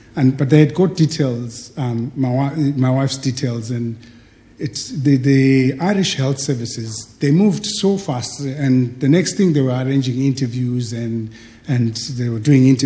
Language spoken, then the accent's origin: English; Zimbabwe; also born or lived in Botswana; now in Ireland; my family and I, we were living in Ireland for the last 11 years. Before that, we were in Botswana, and we're originally from Zimbabwe. We left Botswana in 2003.